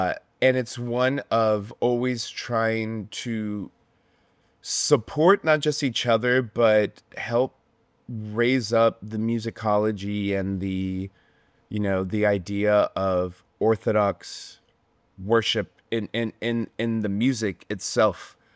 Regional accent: Pennsylvania, United States; I spent 22 years in PA growing up, so I feel really strongly attached to there as well.

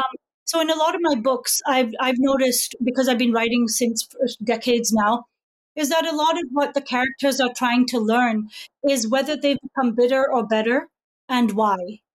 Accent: England, United Kingdom; because I grew up in England, in the 70s, 80s, you know, certain time period

